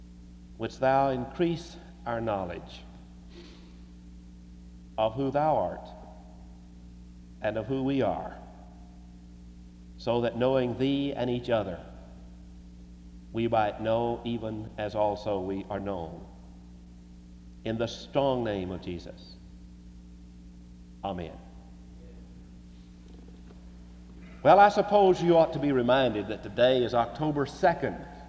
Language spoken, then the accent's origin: English; Alabama, United States; made her damaging, devastating way up through Geneva County, Alabama, where I grew up, and struck my hometown and spun off 3 tornadoes.